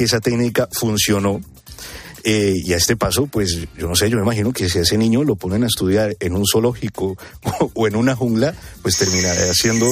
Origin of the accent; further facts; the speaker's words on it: Colombia; hace algunos días en mi país, en Colombia